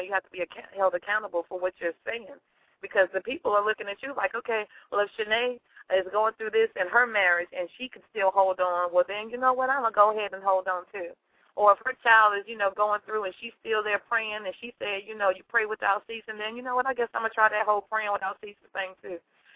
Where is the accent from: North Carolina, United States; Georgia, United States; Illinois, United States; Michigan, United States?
North Carolina, United States; accent: southern drawl; But no, I'm from North Carolina. I'm sure you can hear that southern drawl a little bit.